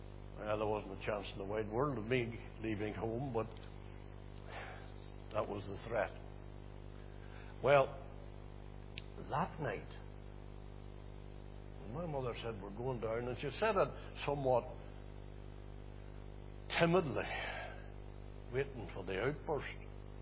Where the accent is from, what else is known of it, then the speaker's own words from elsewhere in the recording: Belfast, Northern Ireland, United Kingdom; also born or lived in County Fermanagh; At that time, I was living in Belfast. I was born away down in County Fermanagh, but about 1951 or two, we had moved to Belfast for a number of reasons, economic and everything else, the usual. So we were living in Belfast